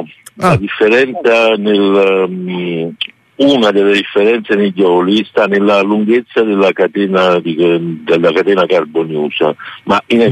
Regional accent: Ponticelli, Campania, Italy; Sono di Ponticelli.

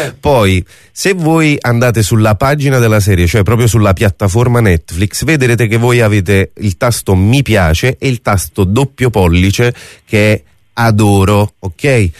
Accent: Campania, Italy; essendo campano

